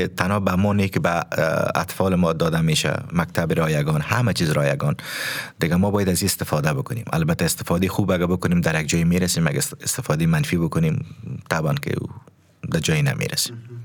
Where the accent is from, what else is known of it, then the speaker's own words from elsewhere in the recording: Afghanistan; now in Germany; یک کشور خوبی است، وطنم از دوستش دارم